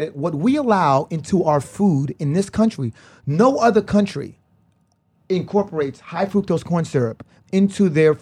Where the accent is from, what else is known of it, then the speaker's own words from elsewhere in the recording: United States; born there; I'm born here, I'm fucking American